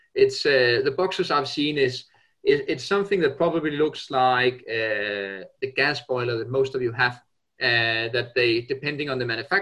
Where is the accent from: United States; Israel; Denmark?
Denmark; English is a second language; now in United Kingdom; So as my name might show, I'm originally from Denmark.